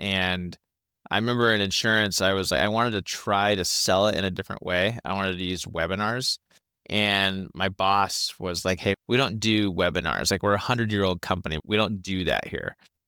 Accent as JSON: {"language": "English", "town": "Chico", "region": "California", "country": "United States", "lives_now": "Bay Area, United States", "said": "I'm from Chico to the Bay Area, only 2 hours down the road. So I've always been in Northern California."}